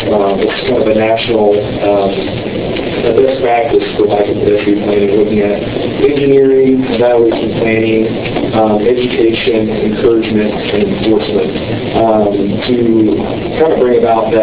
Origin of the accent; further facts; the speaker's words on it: Greenville, South Carolina, United States; I'm from Greenville, South Carolina. I grew up there.